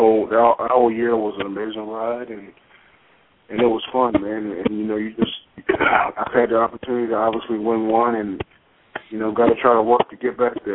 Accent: King George County, Virginia, United States; all proceeds from that event will be going towards book scholarships for kids in my hometown of King George County and surrounding counties. And the next day I'm holding a youth football camp in my hometown of King George County.

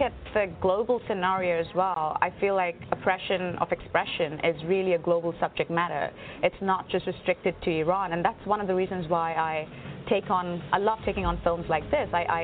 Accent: India; and I come from India. We love dancing.

